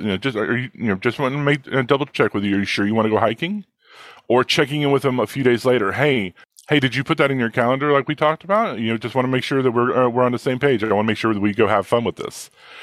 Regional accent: Texas, United States; So I was raised in Northeast Texas in a very rural environment. I was like 75 miles to the nearest Walmart

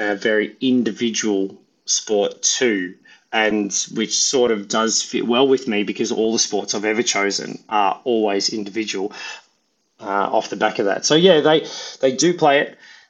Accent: Victoria, Australia; Now, I didn't grow up in Melbourne exactly. I grew up outside of Melbourne, down in the suburbs, about 45 minutes between Melbourne and 45 minutes between the beach.

